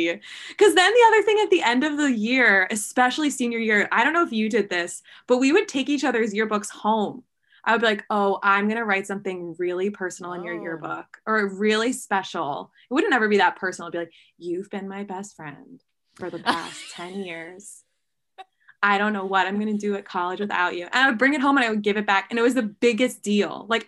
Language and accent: English; New York, United States; now in West Coast, United States; I'm from New York originally and not going back to the East Coast.